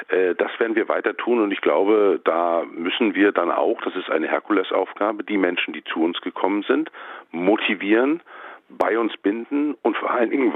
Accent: Mecklenburg-Vorpommern, Germany; Ich kenne das auch bei mir aus meiner Heimat in Mecklenburg-Vorpommern

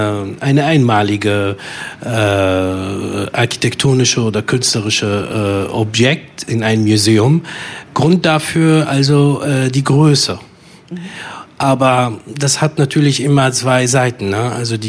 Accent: Damascus, Damascus Governorate, Syria; German is a second language; Ich bin Fremder, zweifach Fremder. In meiner Kindheit, ich bin in Damaskus groß geworden

